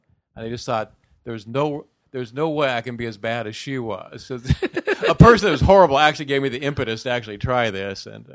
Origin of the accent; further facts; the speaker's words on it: Cincinnati, Ohio, United States; I'm from Ohio.